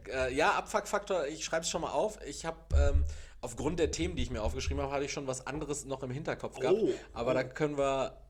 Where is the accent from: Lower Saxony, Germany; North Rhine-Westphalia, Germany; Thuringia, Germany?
North Rhine-Westphalia, Germany; Castrop-Rauxel; born there; ich komme ja gebürtig aus Kastrop-Rauxel